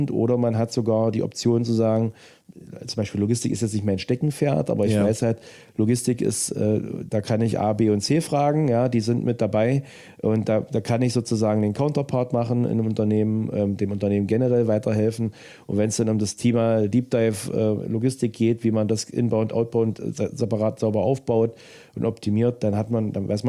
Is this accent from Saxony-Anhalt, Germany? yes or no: yes; Saxony-Anhalt, Germany; Wir kommen aus Sachsen-Anhalt.